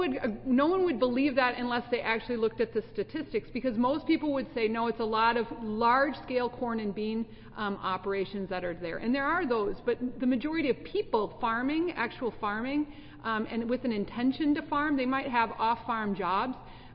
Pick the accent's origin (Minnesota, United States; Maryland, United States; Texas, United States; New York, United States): Minnesota, United States; I'm actually from northern Minnesota, incredibly small town up in northern Minnesota where the Mississippi River starts, and ended up in the Peace Corps in Costa Rica back in 1991.